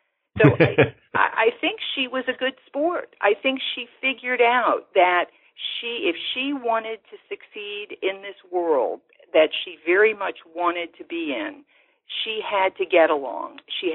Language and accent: English; New Orleans, Louisiana, United States; as I knew them growing up in New Orleans.